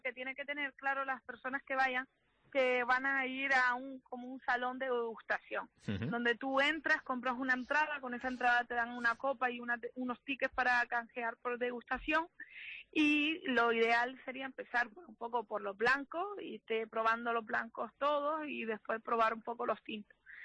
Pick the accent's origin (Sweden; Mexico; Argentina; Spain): Spain; Canary Islands; todos somos canarios